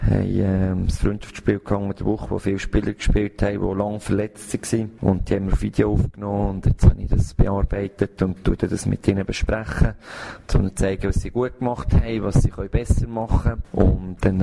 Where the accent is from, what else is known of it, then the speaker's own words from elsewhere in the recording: Bern, Switzerland; Also ich bin in Bern aufgewachsen